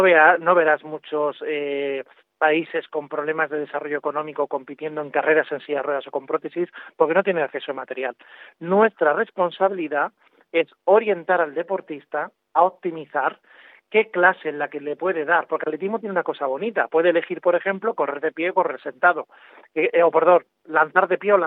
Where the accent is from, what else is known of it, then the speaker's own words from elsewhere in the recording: Spain; soy el primer español que está en este frente.